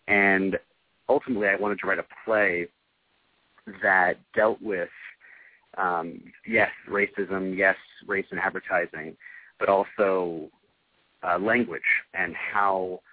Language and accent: English; Indianapolis, Indiana, United States; moved away as an adult; now in New York, United States; I was raised in Indianapolis, Indiana, kind of the heart of the country.